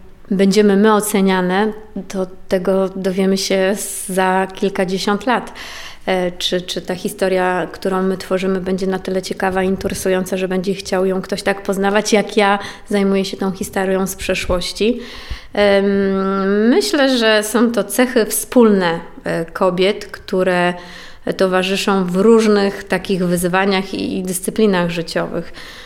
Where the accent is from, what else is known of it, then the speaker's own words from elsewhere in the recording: Suwałki, Podlaskie Voivodeship, Poland; myślę, że to dumnie można powiedzieć o sobie, że jestem suwalczanką, choć ja suwalczanką nie jestem z urodzenia.